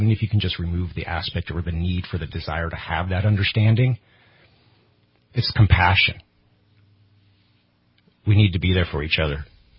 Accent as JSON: {"language": "English", "region": "California", "country": "United States", "said": "My service to this country, and because I come from Shasta County, I lost the ability to be a father"}